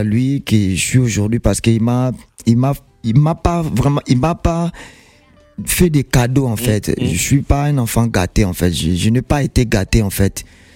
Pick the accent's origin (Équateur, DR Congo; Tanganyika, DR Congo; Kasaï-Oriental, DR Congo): Équateur, DR Congo; Équatoriens ont dit toujours Mongo, Mongo. Il y a des Bangwandi, il y a des Mbuza